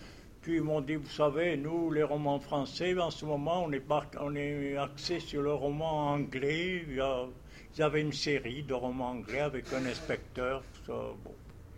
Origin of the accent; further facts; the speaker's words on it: Saint-Gilles, Occitanie, France; born there; je suis né à Saint-Gilles-du-Gard.